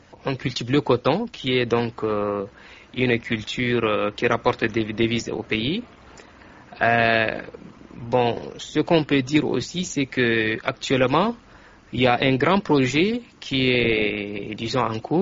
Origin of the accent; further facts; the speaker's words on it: Chad; French is a second language; Je viens du Tchad.